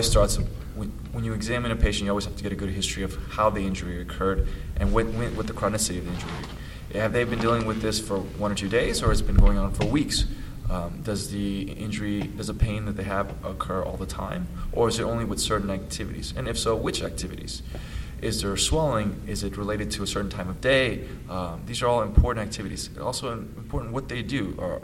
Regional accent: Houston, Texas, United States; Actually, I grew up here in Houston. I went to Memorial High School, so about five minutes away from here.

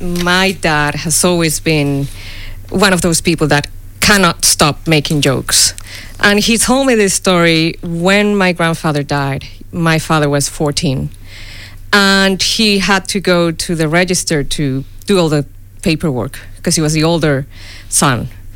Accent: Venezuela; But I'm from Venezuela.

